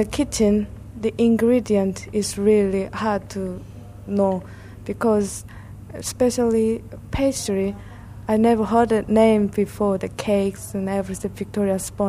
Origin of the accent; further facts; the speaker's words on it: South Korea; English is a second language; moved away as an adult; now in United Kingdom; I am from South Korea. I've been here nearly 2 years.